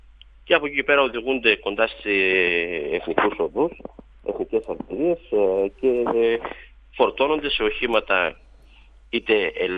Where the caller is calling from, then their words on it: Didymoteicho, Eastern Macedonia and Thrace, Greece; Καλά είμαστε από εδώ, από τον Εύρο, από το Διδημότυχο, το Ηλόλουστο σήμερα Διδημότυχο.